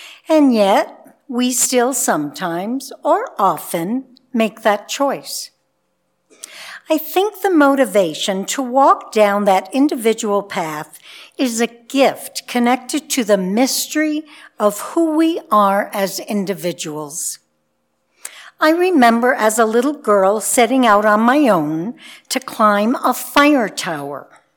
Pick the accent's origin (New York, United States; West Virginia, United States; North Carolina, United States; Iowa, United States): New York, United States; I grew up in New York State.